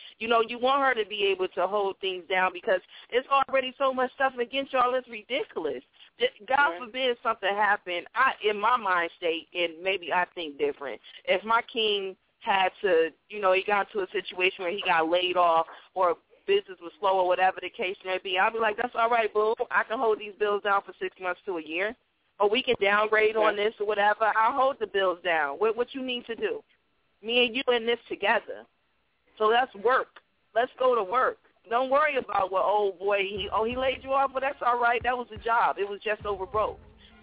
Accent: New Jersey, United States; I'm from Jersey.

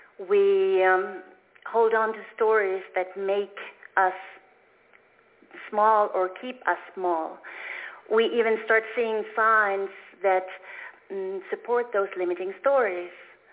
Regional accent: Finland; English is a second language; moved away; When I was growing up in Finland, I loved books, I still do. One day I was in my hometown bookstore and saw a book that called my attention.

